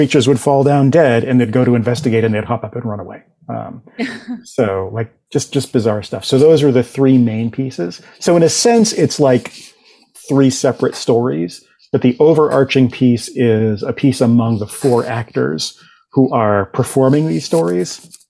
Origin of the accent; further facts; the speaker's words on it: Boston, Massachusetts, United States; accent: Boston; I grew up in the Boston area, still live in the Boston area, and I spent so much of my youth like getting rid of my Boston accent